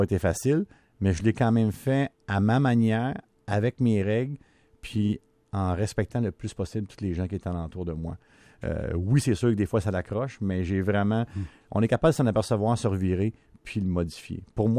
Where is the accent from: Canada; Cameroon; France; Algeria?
Canada; Quebec; moi je viens du nord du Québec